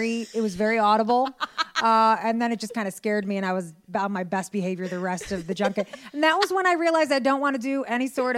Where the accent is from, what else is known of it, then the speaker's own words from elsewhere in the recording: Detroit, Michigan, United States; I was born in Detroit, Michigan.